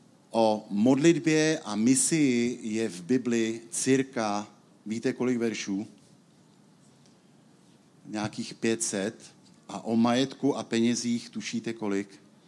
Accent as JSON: {"language": "Czech", "town": "Chomutov", "region": "Ústí nad Labem Region", "country": "Czechia", "said": "jsem tady s manželkou, pocházíme z Chomutova."}